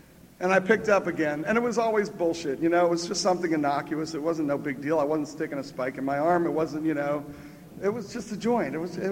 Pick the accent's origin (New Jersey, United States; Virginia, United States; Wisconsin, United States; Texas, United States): Virginia, United States; I'll be able to say for the first time in 10 years that … I'm an addict from Virginia.